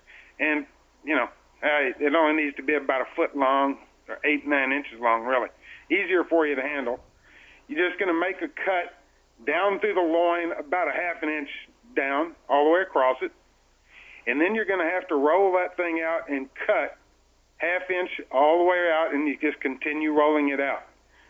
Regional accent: Texas, United States; I like mesquite because I'm from Texas, and that's just what I like.

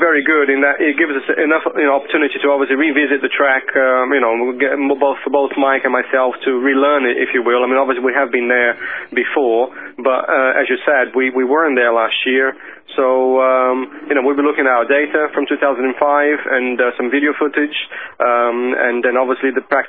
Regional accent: Brazil; English is a second language; also born or lived in United Kingdom; this will be my very first race in my home country, which is very unusual.

